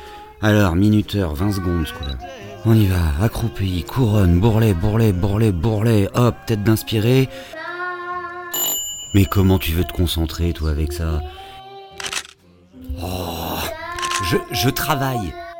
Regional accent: Paris, Île-de-France, France

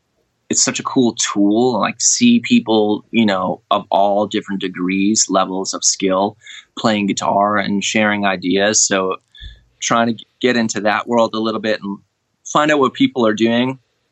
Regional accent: Queens, New York, United States; I grew up in Queens. You know, I think it was a really interesting time, especially when I was a young kid.

